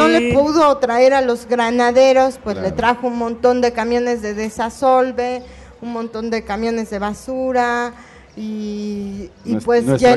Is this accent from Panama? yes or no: no; Tacuba, Mexico City, Mexico; nosotros somos del barrio de la Huichapan, somos de Tacuba.